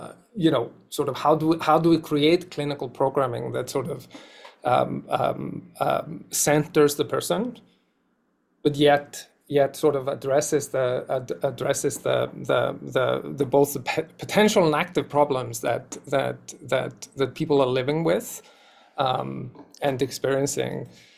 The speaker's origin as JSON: {"language": "English", "country": "Iceland", "tie": "born or raised there", "also_born_or_lived": "Toronto, Canada", "moved": "as an adult", "lives_now": "San Francisco, United States", "said": "So my sort of my background is that I born and raised in Iceland, and then spent some time in Toronto, Canada, before then moving to San Francisco in 2016"}